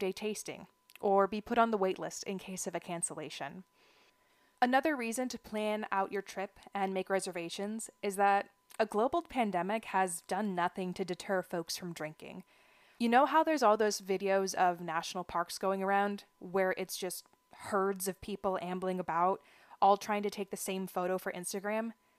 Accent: Los Angeles, California, United States; I grew up in Los Angeles, and for many years in my youth, my family would make annual trips to Disneyland.

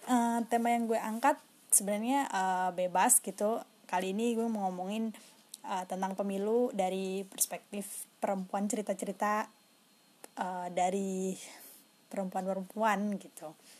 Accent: Demak, Central Java, Indonesia; pemilu di kampung gue di Demak sana gitu, Jawa Tengah.

